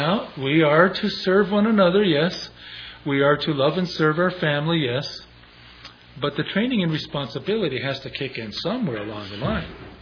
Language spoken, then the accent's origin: English; Toronto, Ontario, Canada; My parents were separated when I was 3 months old. I was raised in Toronto by my mother, though my father was alive until I was 13.